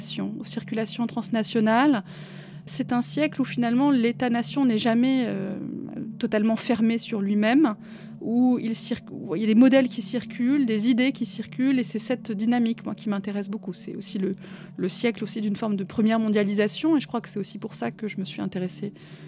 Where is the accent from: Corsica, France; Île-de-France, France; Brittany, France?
Île-de-France, France; Paris; des souvenirs que j'ai de personnes âgées que j'ai fréquentées dans mon enfance à Paris et qui avaient un accent qui ressemblait à celui-ci.